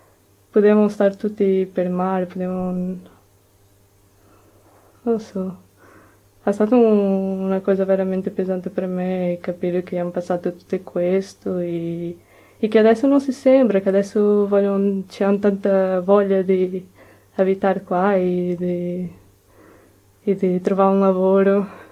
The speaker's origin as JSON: {"language": "Italian", "country": "Portugal", "second_language": "Italian", "lives_now": "Italy", "said": "Io in Portogallo non capivo questo perché in Portogallo sono portoghese di Portogallo"}